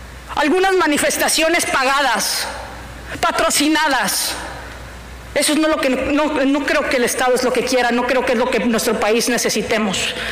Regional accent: Mexico; Tenemos mucho que trabajar como Estado, como país, como mexicanos.

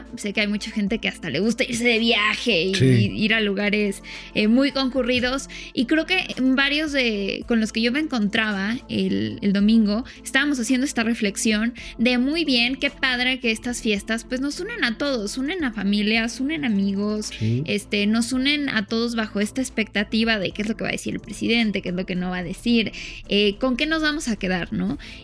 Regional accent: Mexico; somos mexicanos

